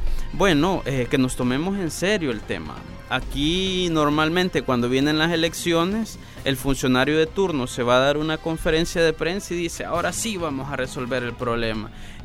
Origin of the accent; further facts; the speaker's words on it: El Salvador; ¿Cuántas víctimas hay a diario en mi país? El Salvador no tiene una política nacional sobre víctimas.